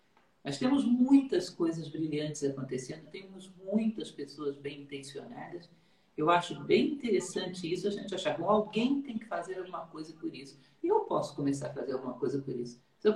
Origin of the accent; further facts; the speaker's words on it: Brazil; E nós, como humanidade, nós, como brasileiros, podemos coisas fantásticas.